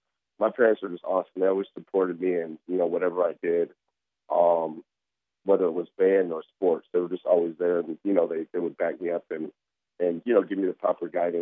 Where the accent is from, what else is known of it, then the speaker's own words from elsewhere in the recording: Colorado Springs, Colorado, United States; Originally, Colorado Springs, Colorado. My dad was military, so I actually had the privilege to move around a lot, but Colorado Springs was the base of where I spent most of my time.